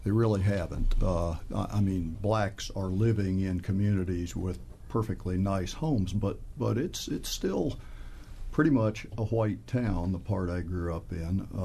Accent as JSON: {"language": "English", "region": "Eastern Shore", "country": "United States", "tie": "born there", "said": "My mom was from Missouri, my dad was from Oklahoma, so though I was born on the Eastern Shore, perhaps I grew up with maybe not some of the preconceptions."}